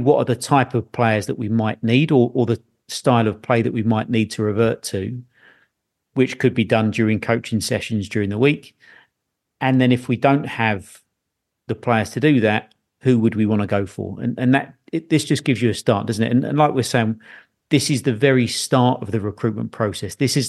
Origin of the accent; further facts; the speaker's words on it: Watford, East of England, United Kingdom; Yeah, I used to go and watch Watford when I was a wee kid, go and see Johnny Barnes and everything.